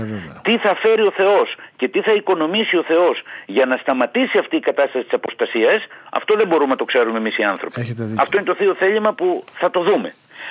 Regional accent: Samos, North Aegean, Greece; Εγώ που είμαι από τη Σάμο έχω άλλο έθιμο.

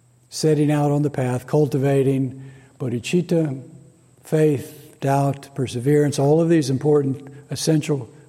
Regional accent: Atlanta, Georgia, United States; I remember growing up during the Cuban Missile Crisis. And growing up in Atlanta, we were in range

